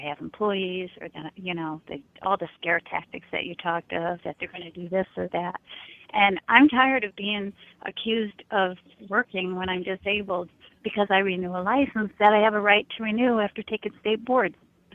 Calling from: California, United States; I'm calling from California.

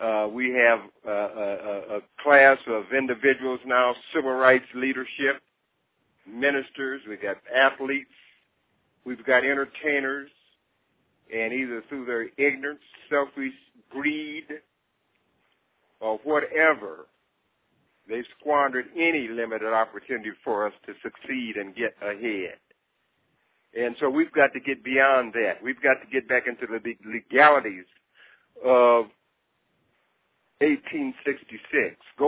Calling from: Texas, United States; from Texas.

